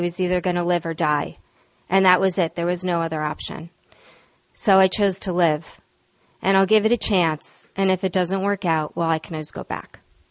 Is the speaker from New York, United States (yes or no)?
yes; New Paltz, New York, United States; And I'm from New Paltz, New York, which is about 75 miles north of the city. So it's pretty crazy I'm here.